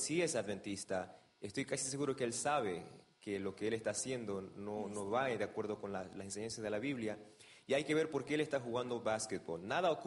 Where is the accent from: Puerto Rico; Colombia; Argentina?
Argentina; no voy a decir que porque soy argentino estaría bien si jugara fútbol y no básquetbol